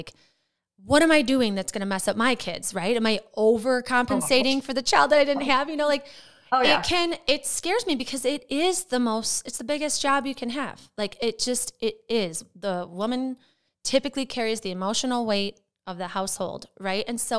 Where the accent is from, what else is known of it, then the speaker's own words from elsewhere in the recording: Wisconsin, United States; I'm from Wisconsin, from a small town, and I grew up with not a whole lot of guidance and a very dysfunctional home.